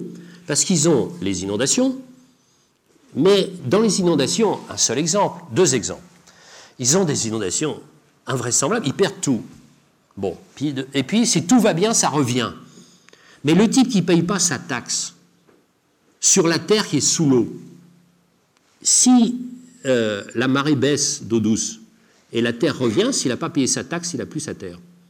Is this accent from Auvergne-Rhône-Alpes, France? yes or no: no; Brittany, France; je suis breton